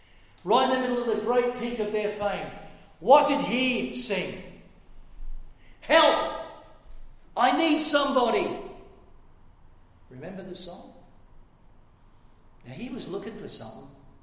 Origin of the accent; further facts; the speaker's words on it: Glasgow, Scotland, United Kingdom; born there; You know, I was born in Glasgow. I've been back to Glasgow a couple of times